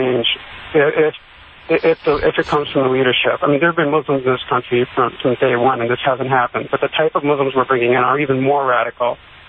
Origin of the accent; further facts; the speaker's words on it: Piscataway, New Jersey, United States; I grew up in New Jersey. It was Piscataway, New Jersey.